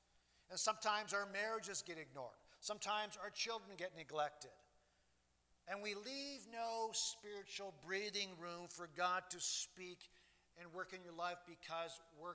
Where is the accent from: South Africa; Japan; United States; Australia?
Japan; And I'm a missionary kid, so I grew up in Japan, so there you go.